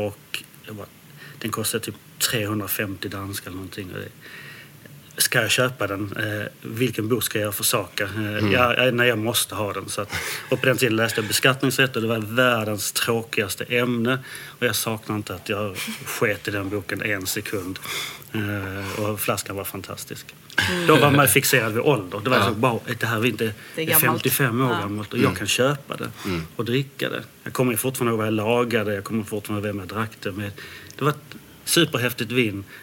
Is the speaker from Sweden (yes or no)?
yes; Landskrona, Skåne, Sweden; Där jag slår ett slag för Landskrona som bryggarstad, min hemstad.